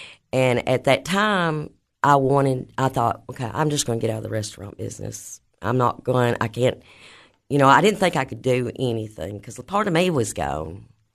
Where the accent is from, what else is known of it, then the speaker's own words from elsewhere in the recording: Livingston, Tennessee, United States; I'm from Livingston, Tennessee.